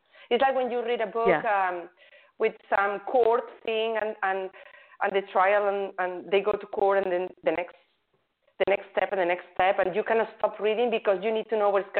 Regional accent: Spain; English is a second language; I felt a little bit like, you know, self-conscious because I'm from Spain, and I don't know all the slang, and I still don't understand those rap songs.

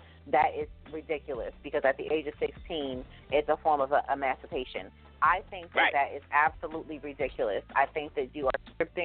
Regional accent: New York, United States; me, I'm from New York. This is all I know.

